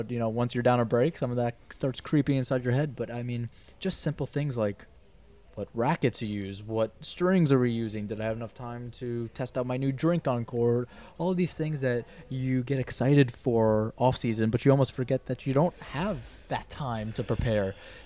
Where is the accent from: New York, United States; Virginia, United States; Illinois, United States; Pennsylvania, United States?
New York, United States; I'm a New Yorker. I'm hard.